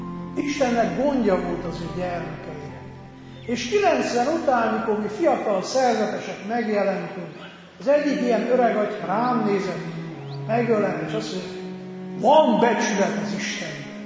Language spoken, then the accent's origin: Hungarian; Transylvania, Romania; Olyan érdekes, ugye, hogy Erdélyből jövök